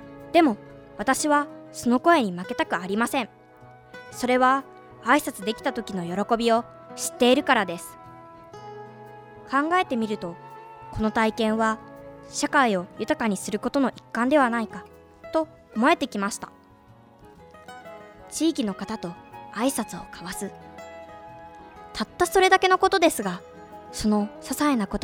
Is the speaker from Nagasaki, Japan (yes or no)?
no; Tokyo, Japan; also born or lived in Kansai; 私は6年生まで東京にいました。小さい頃は関西に住んでいたこともあります。